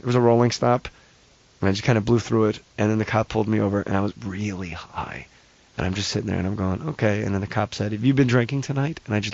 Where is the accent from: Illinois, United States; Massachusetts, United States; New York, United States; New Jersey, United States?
New Jersey, United States; I'm from New Jersey. That doesn't even mean gay.